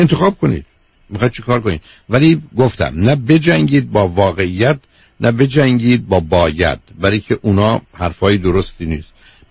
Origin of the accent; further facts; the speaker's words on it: Iran; ما هم ایرانی هستیم